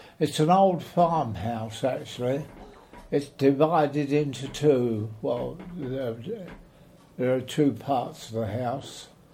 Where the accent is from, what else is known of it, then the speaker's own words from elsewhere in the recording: Deptford, London, United Kingdom; born there; I was born in Deptford in Edward Street. It was known as Loving Edward's Lane in the old days